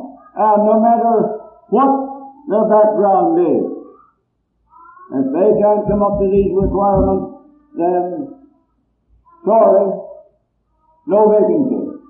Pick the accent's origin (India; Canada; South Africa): Canada; Quebec; now in United States; Of course, I was born in Quebec myself and went to school there.